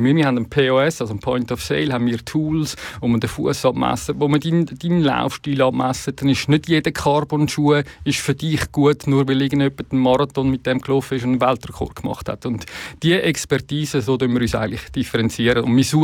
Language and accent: German; Pfäffikon, Switzerland; born or raised there